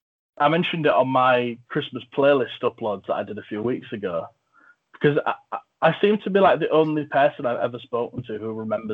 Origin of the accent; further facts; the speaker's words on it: England, United Kingdom; I can say nothing because I'm from England, which is on the island of Great Britain, which is a part of the country, the United Kingdom of Great Britain and Northern Ireland.